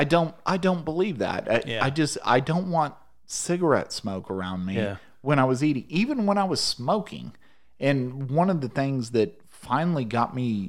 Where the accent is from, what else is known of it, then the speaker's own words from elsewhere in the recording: Chicago, Illinois, United States; born there; I was born in Cook County Hospital in Chicago.